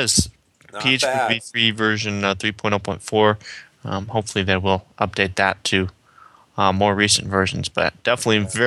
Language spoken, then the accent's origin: English; Washington, United States; from Washington State.